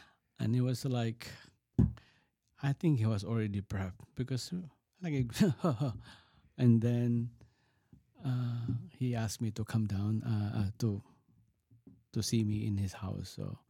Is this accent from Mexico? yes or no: no; Philippines; now in United States; Because he knows that I came from the Philippines. So I said, 25 years already.